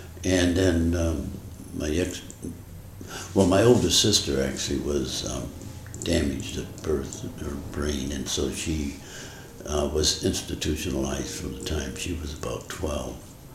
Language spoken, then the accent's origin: English; Detroit, Michigan, United States; My whole life has been in Detroit except when I was away at school.